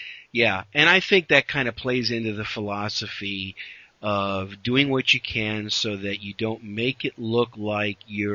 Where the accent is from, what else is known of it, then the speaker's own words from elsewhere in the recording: Wisconsin, United States; moved away; My home state of Wisconsin doesn't like to allow citizens to do much of anything to defend themselves.